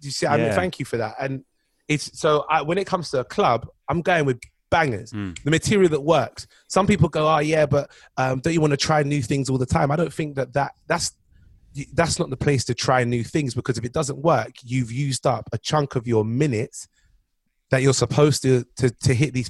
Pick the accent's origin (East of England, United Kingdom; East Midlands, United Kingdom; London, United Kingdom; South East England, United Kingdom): London, United Kingdom; And then I said, I'm from London.